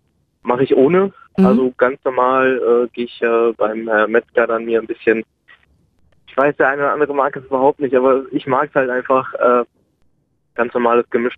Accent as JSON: {"language": "German", "town": "Mannheim", "region": "Baden-Württemberg", "country": "Germany", "said": "Ich komme aus Mannheim."}